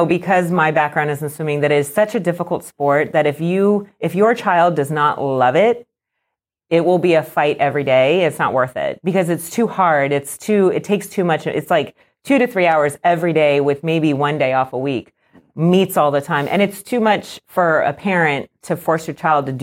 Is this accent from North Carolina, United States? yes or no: no; Arizona, United States; I grew up in Arizona when I was, elementary school age, and you pretty much have to be in the pool all the time there because it's so hot.